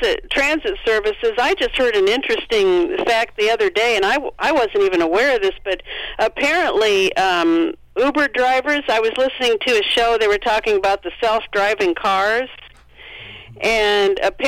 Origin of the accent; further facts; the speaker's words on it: Monticello, Iowa, United States; I'm from Monticello, Iowa.